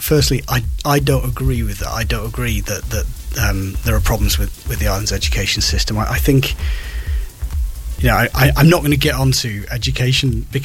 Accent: St Helens, North West England, United Kingdom; No, I'm originally from St Helens, but the big sort of coal mining and dirty St Helens in the northwest

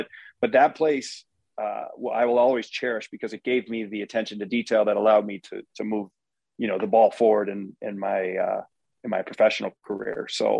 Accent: Minnesota, United States; Well, I grew up in Minnesota, played Minnesota high school hockey

